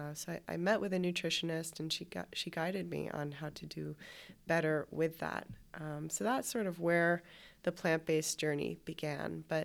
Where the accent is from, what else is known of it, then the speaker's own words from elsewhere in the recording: New York, United States; now in Los Angeles, United States; I'm from New York originally. I moved to LA about 2 years ago